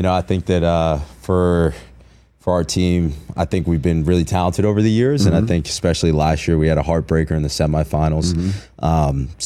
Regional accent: Denville, New Jersey, United States; So I grew up in North Jersey, so lacrosse was pretty popular.

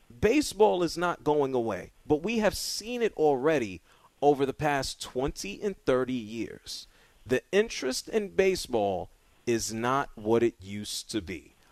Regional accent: New York City, New York, United States; I grew up in New York City, okay? I could go down to Washington Heights and I could have sat and watched Manny Ramirez play ball in the Bronx or the Heights.

